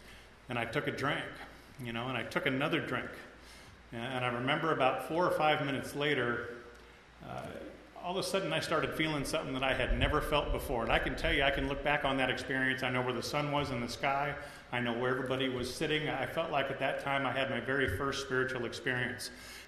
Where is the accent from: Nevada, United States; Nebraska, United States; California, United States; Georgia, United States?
California, United States; You know, I grew up in Orange County.